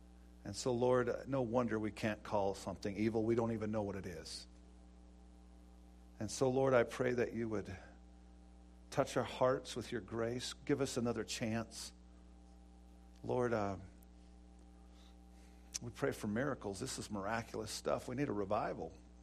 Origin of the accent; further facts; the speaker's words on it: Montana, United States; Fort Benton lies on the Missouri River, just about, 60, 70 miles from my hometown.